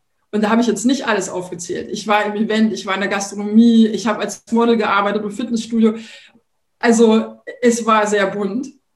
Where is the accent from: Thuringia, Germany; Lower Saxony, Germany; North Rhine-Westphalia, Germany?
Thuringia, Germany; moved away as an adult; now in Berlin, Germany; Ich komme ja ursprünglich aus Thüringen, bin jetzt seit, das muss ich mal kurz rechnen, 26 Jahren in Berlin und bin da sehr behütet aufgewachsen.